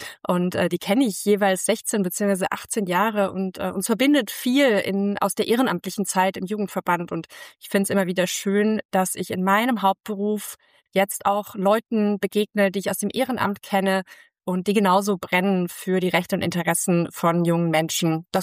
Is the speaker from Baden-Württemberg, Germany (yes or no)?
yes; Baden-Württemberg, Germany; Ich komme aus den Bergen, komme aus dem Schwarzwald und nicht von der Küste.